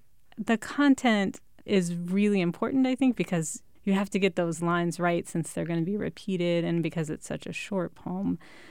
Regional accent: Virginia, United States; also born or lived in Texas; I did, yes. Well, I grew up in Texas first, and then we moved to Virginia when I was a little bit older.

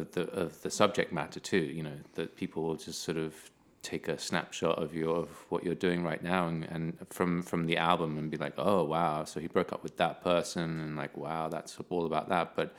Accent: England, United Kingdom; I mean, you know, I am English, so we don't really reach those kinds of emotional peaks.

